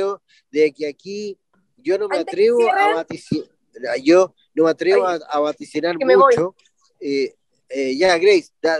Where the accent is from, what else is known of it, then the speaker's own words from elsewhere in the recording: Chile; somos todos chilenos